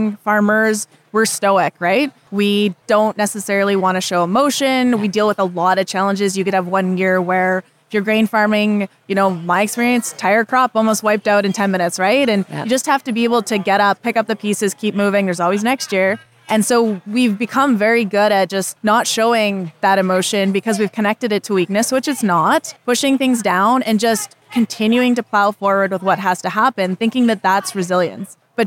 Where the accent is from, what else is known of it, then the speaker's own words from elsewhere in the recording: Calgary, Alberta, Canada; also born or lived in Southwest Saskatchewan; I used to farm in Southwest Saskatchewan, but I didn't grow up on farm. I grew up in Calgary, Alberta.